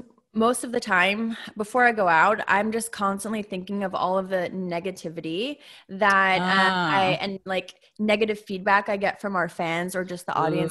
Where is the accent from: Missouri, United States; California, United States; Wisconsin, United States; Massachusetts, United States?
Massachusetts, United States; But I'm from Massachusetts. So I was thinking I want to do this. And I'm from a big Italian family.